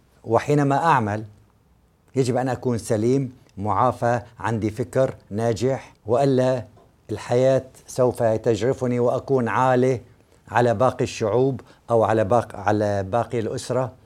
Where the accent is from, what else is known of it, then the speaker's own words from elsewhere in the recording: Aleppo, Aleppo Governorate, Syria; عندنا بحلب مثلا هدول أصحاب الدعاء